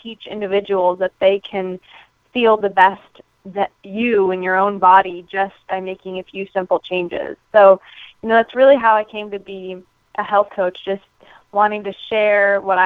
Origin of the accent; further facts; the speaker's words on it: South Africa; moved away as an adult; now in United States; I was born and raised in South Africa. I actually only became a U.S. resident a year ago, but I have been living here in the States for about 16 years now